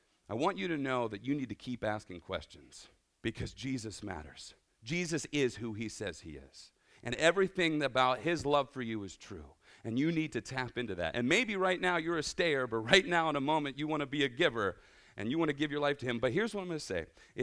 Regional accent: Erie, Pennsylvania, United States; I grew up in Erie, PA, and I grew up about 10 blocks from downtown.

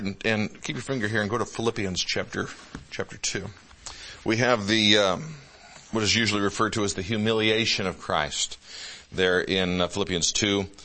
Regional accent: United States; I'm an American, I love my country

